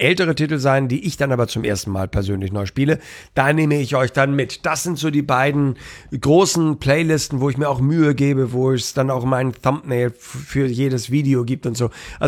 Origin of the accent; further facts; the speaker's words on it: Hamburg, Germany; als Hamburger